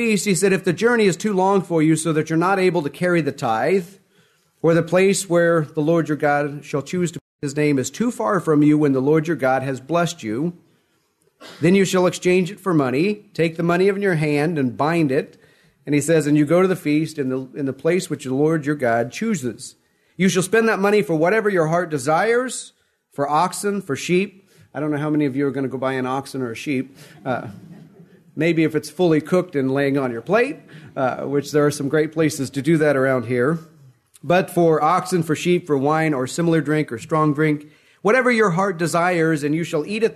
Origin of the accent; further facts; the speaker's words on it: Midwest, United States; I grew up in the Midwest. And Lake of the Ozarks was our assigned site